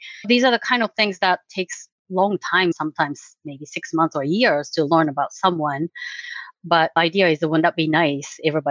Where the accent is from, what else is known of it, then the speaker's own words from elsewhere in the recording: Japan; moved away as an adult; now in Florida, United States; I was born and raised in Japan, but came to the United States when I was 25 years old and never left. I live in Florida